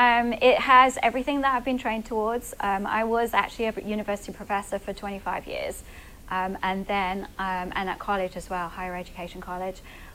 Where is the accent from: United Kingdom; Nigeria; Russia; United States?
United Kingdom; England; I'm originally from England.